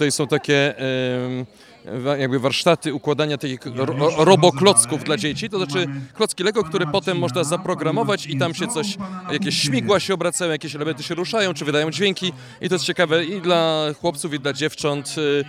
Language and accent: Polish; Wrocław, Lower Silesian Voivodeship, Poland; Urodziłem się tutaj na terenie parafii, chociaż mieszkam na osiedlu Gądów, ale Gądów też należy do tej parafii. Także z krótką przerwą na mieszkanie na Maślicach wróciłem tutaj po zawarciu małżeństwa właśnie tu znowu do parafii.